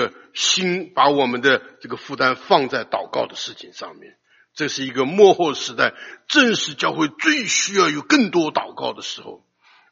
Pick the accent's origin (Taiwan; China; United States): China; 我记得我们读初中的时候，读中学的时候，我们中国人才4万5千万，对不对？